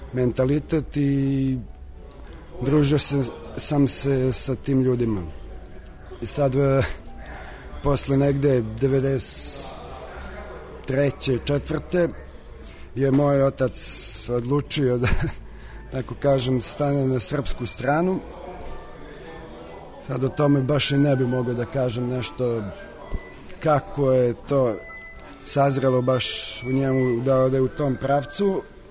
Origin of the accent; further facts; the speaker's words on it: Budapest, Hungary; drugi razred osnovne škole, izbio je rat na prostorima bivše Jugoslavije i mnogi su krenuli da dolaze kod nas u Budimpeštu da žive i naravno upisivali su svoju decu u tu školu